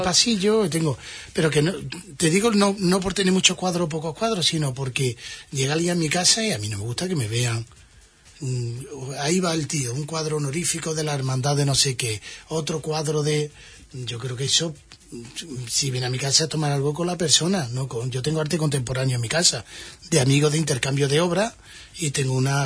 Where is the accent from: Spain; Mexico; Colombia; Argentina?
Spain; Huelva, Andalusia; soy de Huelva, que este premio venía a Huelva, y que soy de Huelva y seguiré siendo de Huelva.